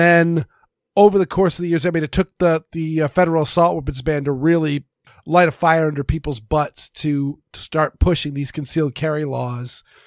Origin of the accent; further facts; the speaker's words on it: Portland, Maine, United States; it was illegal in my home state of Maine, though, again, it was super duper duper rare. At least, I mean, I'm from Portland